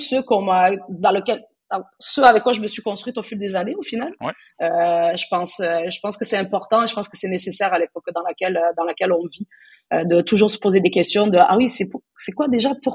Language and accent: French; Southern France, France; also born or lived in Portugal; J'ai grandi dans le sud de la France. Ben, je suis née au Portugal, mais j'ai grandi dans le sud de la France, dans un milieu quand même plutôt, on va pas se mentir, un peu racisme, du petit racisme facile.